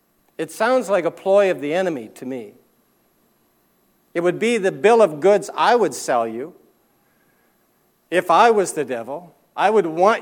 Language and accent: English; Canada; I'm a Canadian, and I'm a missionary to Canada.